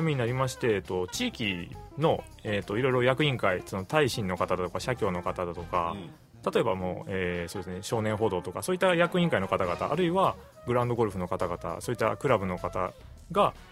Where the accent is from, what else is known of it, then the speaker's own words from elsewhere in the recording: Aichi, Japan; 僕は愛知県の出身です。